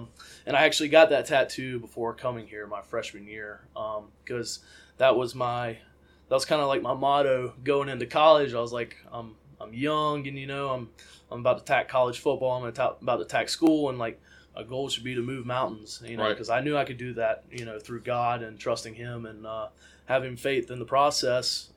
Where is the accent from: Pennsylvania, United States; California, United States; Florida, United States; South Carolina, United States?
South Carolina, United States; Westminster; I'm from Westminster, South Carolina.